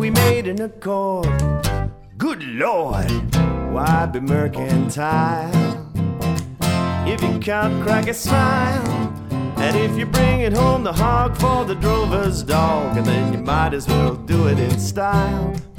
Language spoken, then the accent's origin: English; Bankstown, New South Wales, Australia; I grew up on Bankstown bitumen. Mom and dad were down in the ditch